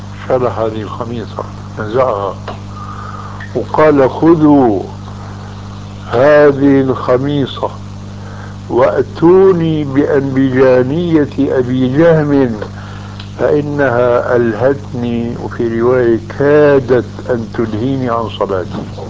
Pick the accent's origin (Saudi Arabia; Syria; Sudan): Syria; هذه عندنا في الشام تسمى بالصاي